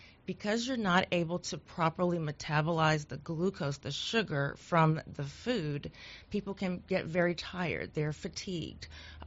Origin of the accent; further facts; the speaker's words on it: Georgia, United States; now in Shreveport, United States; I am from Georgia, went to the Medical College of Georgia